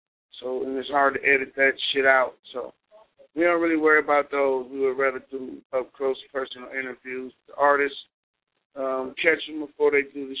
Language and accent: English; United States; born there; I'm not an African. I'm an American. I was born here in America.